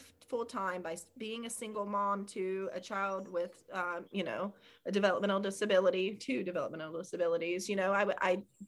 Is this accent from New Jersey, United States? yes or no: no; Georgia, United States; So I was born in Atlanta and I grew up in DeKalb County and Gwinnett County.